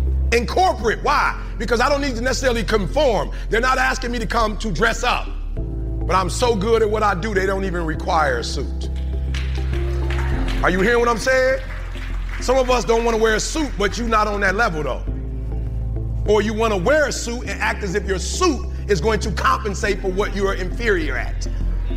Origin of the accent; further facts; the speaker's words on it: Detroit, Michigan, United States; Let me tell you how I know. I'm from Detroit.